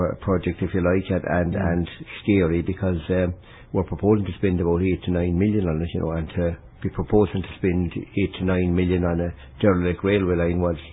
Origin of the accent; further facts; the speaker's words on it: Newport, Connacht, Ireland; Well, I'm from Newport in the west of the county